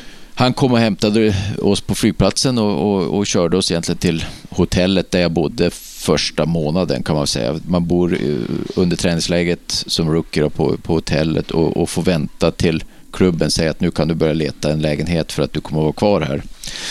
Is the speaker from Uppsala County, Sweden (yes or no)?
no; Örnsköldsvik, Västernorrland County, Sweden; moved away as an adult; jag var uppvuxen i Örnsköldsvik.